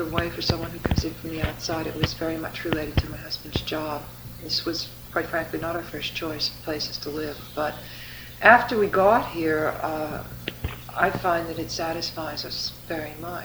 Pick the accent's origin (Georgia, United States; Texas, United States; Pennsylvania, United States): Pennsylvania, United States; Pittsburgh; I'm originally from Pittsburgh, from Western Pennsylvania, and it's a whole different way of living.